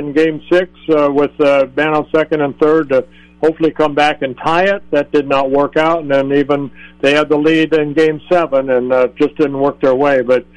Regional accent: California, United States; I grew up in Southern California, but to play for the Angels was a great honor.

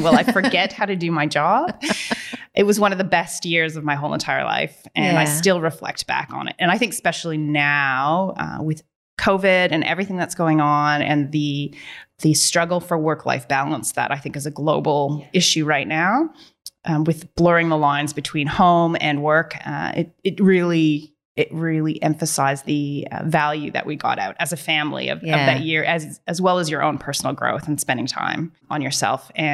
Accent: Canada; moved away as an adult; now in Newcastle, Australia; So you can tell my accent. I'm Canadian. So I moved here in 2007. So my husband is a Novocastrian. So that's what brings me to Newcastle.

